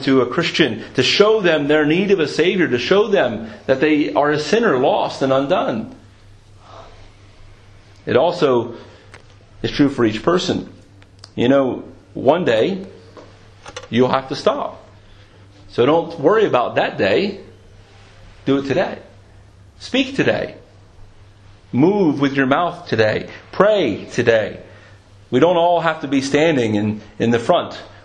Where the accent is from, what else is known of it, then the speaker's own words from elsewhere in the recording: United States; now in United Kingdom; Especially being an American in Britain.